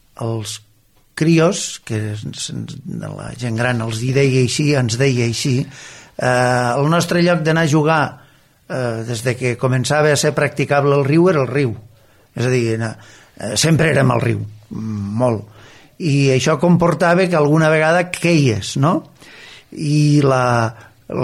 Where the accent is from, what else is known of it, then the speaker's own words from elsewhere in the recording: Margalef, Catalonia, Spain; Jo vaig néixer a Margalef, l'any 48, o sigui ja tinc més de 60 anys. I vaig estudiar primària a Margalef, vaig viure allà fins als 10 anys, després vaig anar al seminari de Tortosa